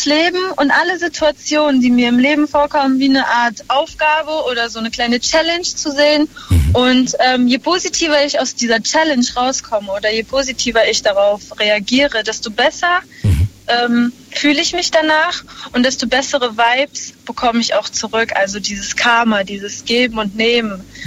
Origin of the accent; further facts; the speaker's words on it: Russia; Ich bin Russin.